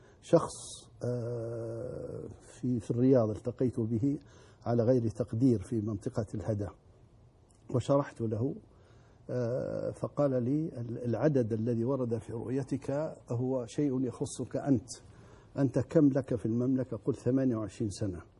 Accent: Libya; moved away; أن يوفقنا نحن كليبيين

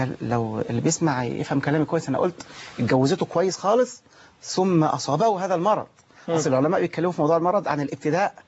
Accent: Egypt

